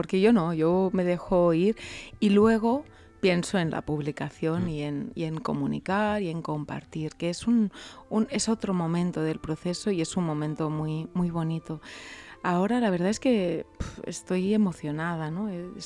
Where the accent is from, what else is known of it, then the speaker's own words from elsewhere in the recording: Spain; first language Catalan; Spanish is a second language; una novela que escribí en inglés al catalán, que bueno, es mi lengua materna, claro